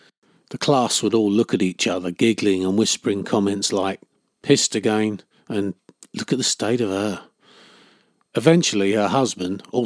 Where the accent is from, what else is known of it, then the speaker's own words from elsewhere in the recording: Chatham, South East England, United Kingdom; My parents, like theirs, were born and raised in Chatham, as were me and my brothers. When I walk those streets, there are decades-old memories and stories on every corner.